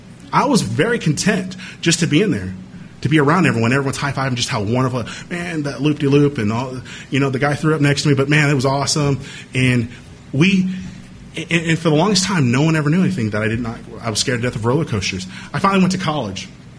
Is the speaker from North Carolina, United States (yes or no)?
no; California, United States; And growing up in California, we have a lot of theme parks.